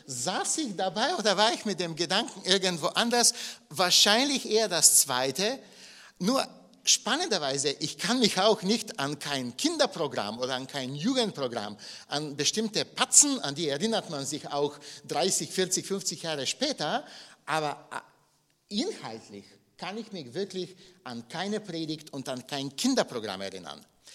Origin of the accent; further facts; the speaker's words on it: Bulgaria; ich bin in Bulgarien aufgewachsen, in einer kleinen Gemeinde mit 60 Mitgliedern. Und wir waren damals 20 Kinder in dieser Gemeinde.